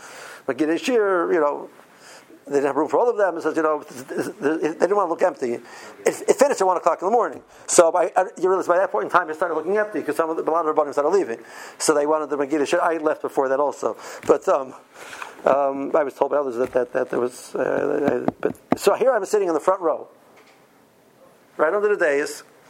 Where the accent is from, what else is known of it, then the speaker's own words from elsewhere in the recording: Tel Aviv, Tel Aviv District, Israel; I have to tell you that I grew up in Tel Aviv